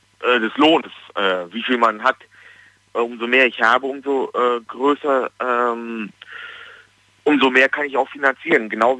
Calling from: Cologne, North Rhine-Westphalia, Germany

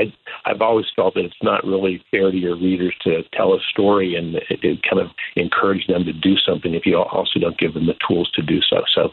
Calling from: Atlanta, Georgia, United States; Beautiful Atlanta, Georgia.

